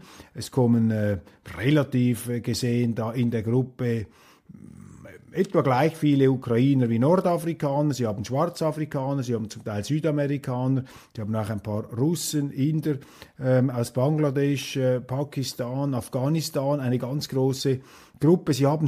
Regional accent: Switzerland; ich rede hier als Journalist, nicht als Schweizer Politiker, da muss man sich etwas zurückhalten, da als Schweizer Offizielle

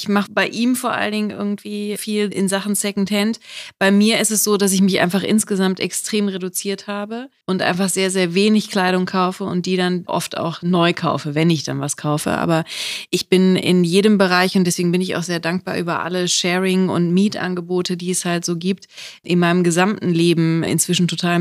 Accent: North Rhine-Westphalia, Germany; ich komme ja selber aus NRW.

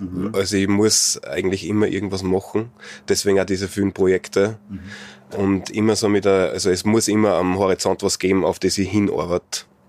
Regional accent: Upper Austria, Austria; ich habe viel von meiner Kindheit da am Attersee verbracht, bin in Vöcklabruck in die HTL gegangen, das heißt, ich bin generell da fast sozialisiert, mehr sozialisiert als am Wolfgangsee.

